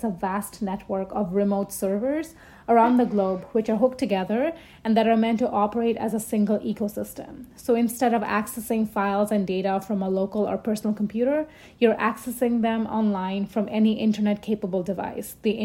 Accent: Bangladesh; moved away as an adult; also born or lived in London, United Kingdom; now in Canada; I grew up in Bangladesh, but I moved to Canada for my undergraduate degree.

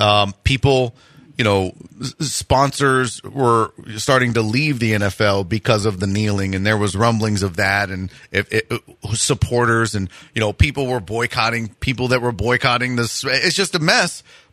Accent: Houston, Texas, United States; I'm Southern, my friend. I was born and raised in Houston, Texas.

